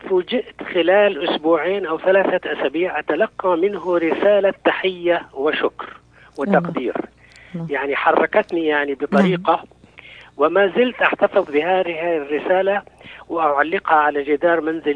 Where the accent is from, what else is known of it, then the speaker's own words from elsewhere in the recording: Jerusalem, Palestine; أنا من مواليد القدس، وبالتحديد من مواليد القدس القديمة. كنت محظوظا إذ ولدت على بعد أقل من 100 متر من المسجد الأقصى المبارك، وعلى بعد 300 متر من كنيسة القيامة. يعني أنا كنت محاط بالأديان العظيمة، وأمضيت طفولتي